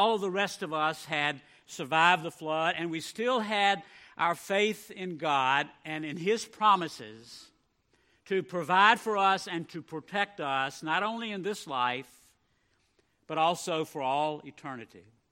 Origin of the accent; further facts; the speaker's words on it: Virginia, United States; in the little county where I grew up in Nelson County, Virginia.